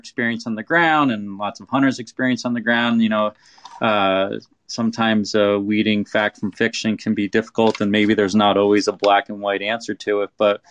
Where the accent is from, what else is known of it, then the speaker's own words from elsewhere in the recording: New York, United States; So being a New Yorker and hunting in the Northeast